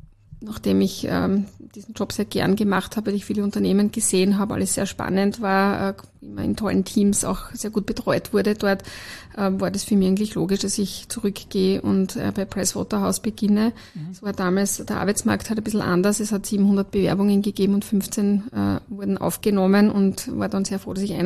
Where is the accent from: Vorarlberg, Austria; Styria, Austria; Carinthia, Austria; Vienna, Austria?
Styria, Austria; Ich habe in Graz studiert, ich bin gebürtige Steirerin, komme aus der Weststeiermark eigentlich ursprünglich.